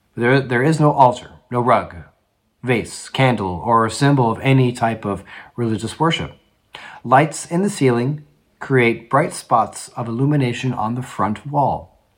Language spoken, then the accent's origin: English; Washington, United States; moved away as an adult; I grew up in Washington State on the west coast of the United States of America. And growing up, I remember being surrounded by mountains, lakes, trees, fresh air, friendly people.